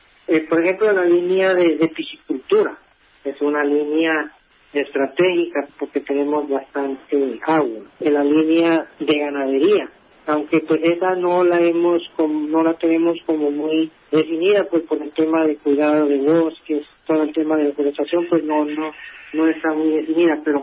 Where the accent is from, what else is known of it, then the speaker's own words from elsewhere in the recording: Colombia; nosotros somos colombianos, somos campesinos